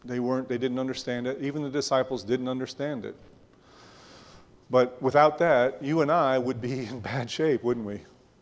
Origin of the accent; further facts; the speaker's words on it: Indiana, United States; We came, Martha and I came from Indiana, and they had a place there, it was called Indiana Beach.